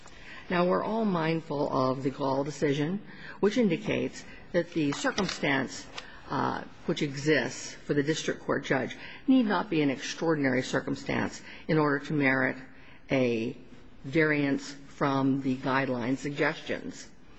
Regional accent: Mesa, Arizona, United States; I'm from Mesa, Arizona, and I represent Appellant Higuera Lamas.

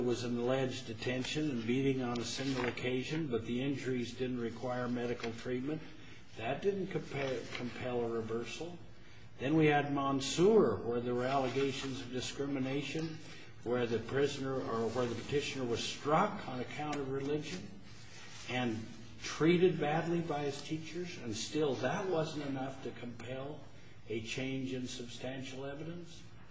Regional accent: Idaho, United States; And I admit I'm from Idaho

